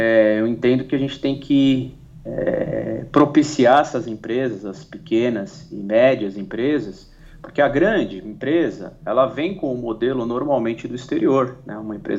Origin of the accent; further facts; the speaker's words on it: São Paulo, Brazil; eu sou natural da cidade de São Paulo